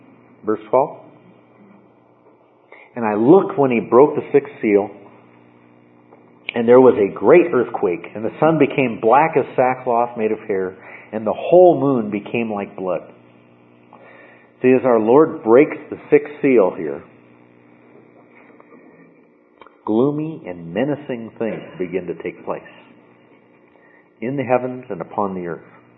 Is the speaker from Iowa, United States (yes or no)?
no; California, United States; also born or lived in Nevada; Having spent a lot of time growing up in California and Nevada, I've been through a number of them.